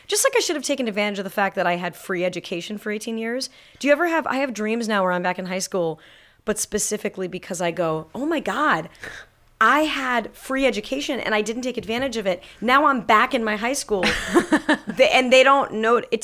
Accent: Manhattan Beach, California, United States; I'm from Manhattan Beach, California.

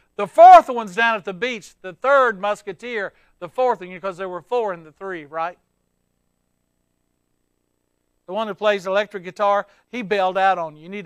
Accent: the South, United States; Yo, because I'm from the South.

